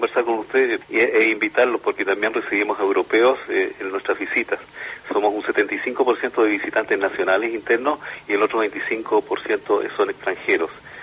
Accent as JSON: {"language": "Spanish", "town": "Chiloé", "region": "Los Lagos", "country": "Chile", "said": "No olvidemos que 10 años después todavía seguía siendo colonia española Chiloé"}